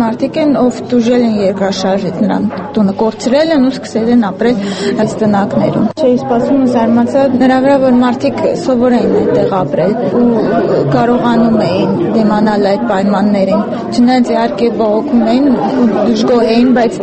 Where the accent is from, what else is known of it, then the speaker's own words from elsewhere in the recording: Gyumri, Shirak, Armenia; դա ես ինքս Գյումրիից եմ